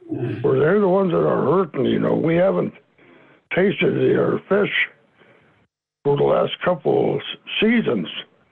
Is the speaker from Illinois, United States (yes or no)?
no; St. Mary's, Alaska, United States; I'm from the Trinity of St. Mary's.